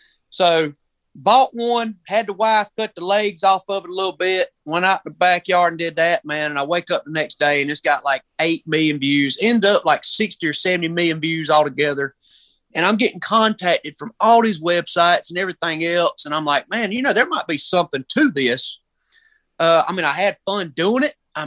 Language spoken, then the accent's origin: English; Union, South Carolina, United States; I'm from Union, South Carolina.